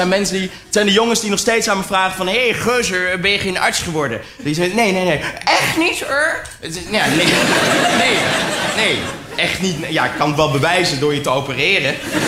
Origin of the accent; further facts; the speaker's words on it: North Holland, Netherlands; ik ben opgegroeid in het Gooi.